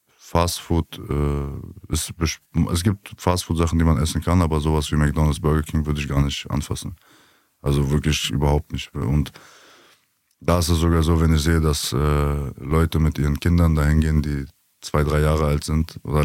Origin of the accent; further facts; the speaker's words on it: Berlin, Germany; wir kommen ja aus Berlin, aus Deutschland